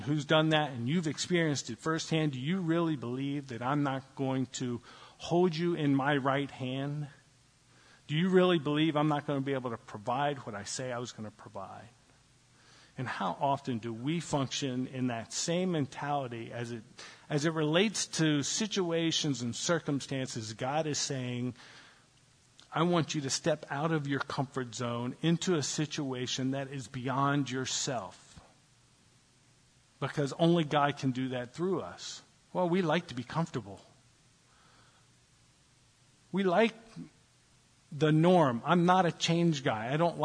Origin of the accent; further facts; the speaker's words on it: the South, United States; That's not a slam on people from the South, by the way. I'm from the South. I'm okay.